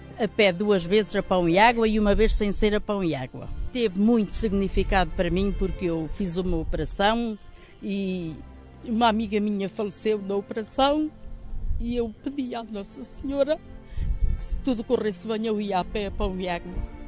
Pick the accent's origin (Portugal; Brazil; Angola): Portugal; Gafanha da Nazaré, Centro; venho da Gafanha da Nazaré, venho cá sempre que posso.